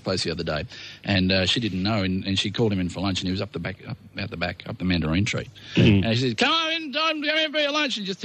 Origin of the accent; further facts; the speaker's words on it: Melbourne, Victoria, Australia; I come from the southern states. I come from Melbourne.